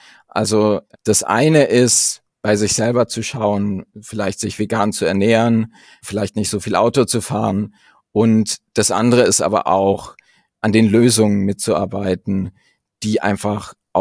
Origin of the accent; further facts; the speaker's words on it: Bavaria, Germany; Also ich komme tatsächlich aus der Region um München. Und ich studiere derzeit Chemie an der TUM in Garching.